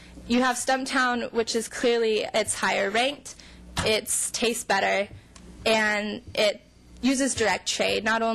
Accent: Seattle, Washington, United States; Portland is way better than Seattle, growing up in Seattle, than I've seen.

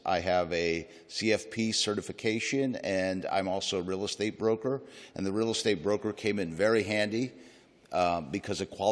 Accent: San Francisco, California, United States; I immigrated to the U.S. when I was very young with my family. I grew up in the Excelsior District. I attended San Francisco Public Schools, K through 12.

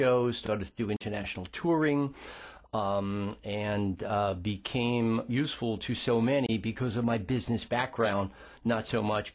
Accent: New York, United States; I'm from New York.

